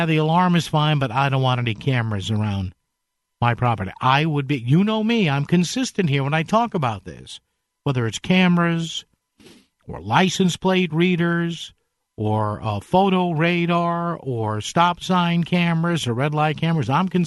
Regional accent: New Haven, Connecticut, United States; we got one at the house I grew up in New Haven

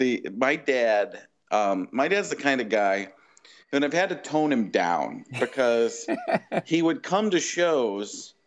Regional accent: Milwaukee, Wisconsin, United States; also born or lived in Chicago; In Wisconsin. I was born in Chicago, but grew up in Milwaukee.

